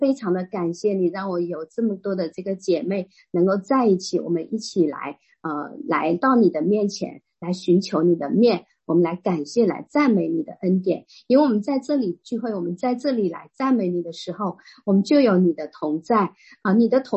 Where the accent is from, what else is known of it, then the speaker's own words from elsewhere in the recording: Shenzhen, Guangdong, China; 我是来自深圳的